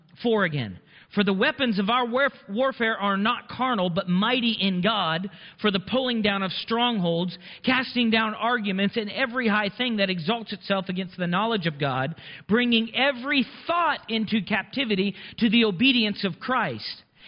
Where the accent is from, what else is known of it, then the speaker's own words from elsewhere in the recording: Montana, United States; I'm from Montana, not Texas.